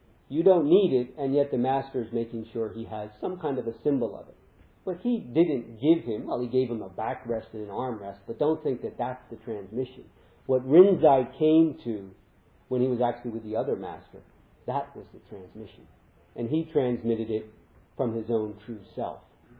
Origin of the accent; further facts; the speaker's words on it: United States; not only Europe, I'm an American, in America too, and in Japan as well